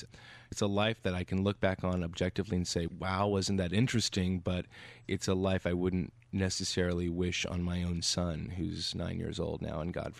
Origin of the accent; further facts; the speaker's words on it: Houston, Texas, United States; This is like a gay Southern Jew growing up in Houston in the early 80s. I don't recommend being gay or creative in Texas.